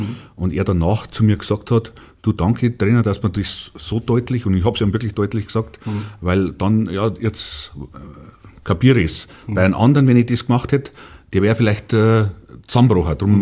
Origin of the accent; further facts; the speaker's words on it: Rosenheim, Bavaria, Germany; ich bin ja echter gebürtiger Rosenheimer und habe alle Mannschaften eben durchlaufen im Nachwuchs.